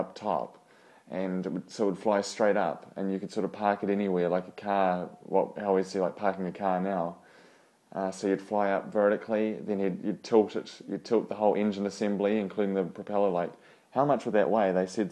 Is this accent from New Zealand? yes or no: yes; New Zealand; And being a New Zealander, you know, we're kind of the first country in the world to give women the right to vote.